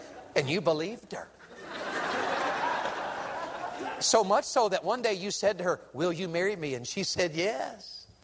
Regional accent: Tennessee, United States; She's from Ohio. I'm from Tennessee. She's a Yankee. I'm from the South.

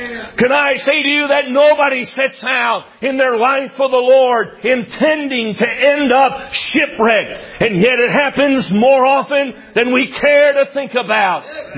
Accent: Tennessee, United States; also born or lived in New Jersey; Now, when I was a boy, we moved from New Jersey down to the state of Tennessee. And when I moved down here, I'll tell you, it was the saddest day of my life.

